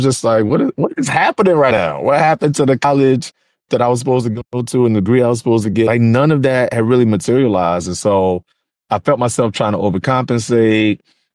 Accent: Virginia, United States; So I am from Virginia.

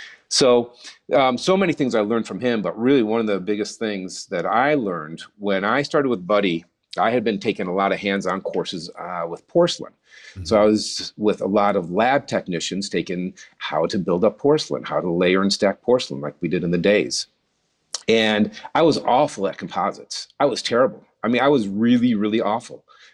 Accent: Detroit, Michigan, United States; So I'm from Detroit area. I'm back in the 80s.

